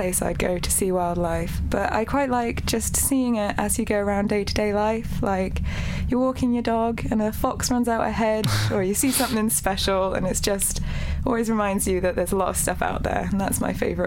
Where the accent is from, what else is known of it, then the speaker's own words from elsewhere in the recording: Norway; I grew up in Norway for a few years